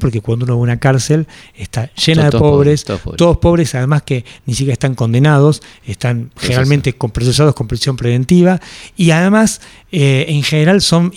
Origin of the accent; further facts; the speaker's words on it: Argentina; Los argentinos no inventamos algo, pero perfeccionamos algo que es muy loco, que es torcerlas.